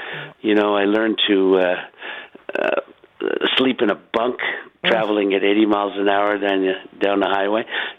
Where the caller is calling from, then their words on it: Crescent Beach, British Columbia, Canada; I'm calling from Crescent Beach, British Columbia.